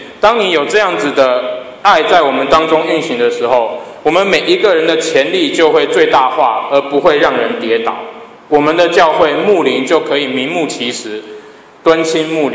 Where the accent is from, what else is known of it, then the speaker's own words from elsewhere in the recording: Sydney, New South Wales, Australia; 从前我在这个雪梨台福教会服事，那我也在那里长大的。